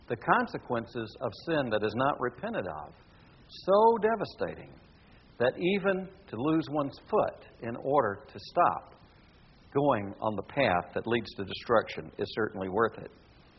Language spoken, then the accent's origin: English; Myrtle Beach, South Carolina, United States; I was raised on the Atlantic Ocean. Our home was as close to the Atlantic Ocean in Myrtle Beach, South Carolina